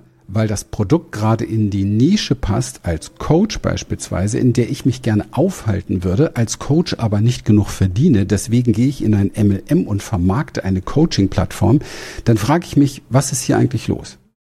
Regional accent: Berlin, Germany; ich bin so ein Ghetto-Kind, ich komme aus Berlin, aus dem Ghetto

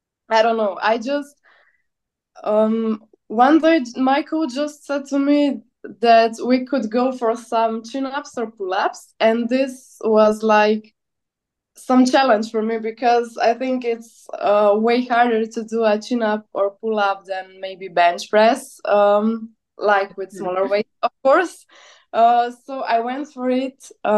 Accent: Slovenia; I'm from Slovenia. It's a small Balkan country.

